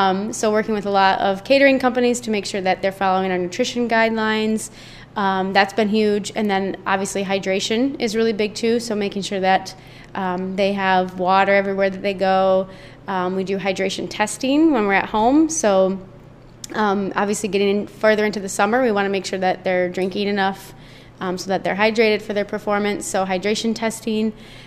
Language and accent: English; Lansing, Michigan, United States; One of the best things is that I am from the Lansing area